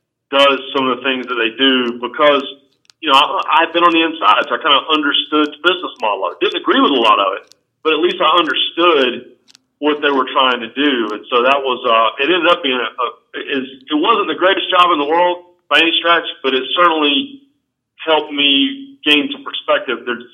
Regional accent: Rockingham, North Carolina, United States; born there; accent: Southern; as the only production person with a Southern accent, and I was born in Rockingham, North Carolina

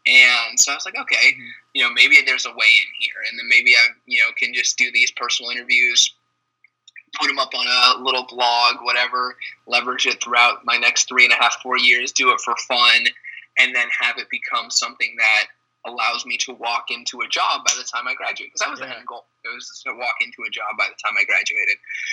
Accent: Phoenix, Arizona, United States; I had gone to the University of Miami from Arizona, born and raised in Phoenix, wanted to get away and see a different side of the country

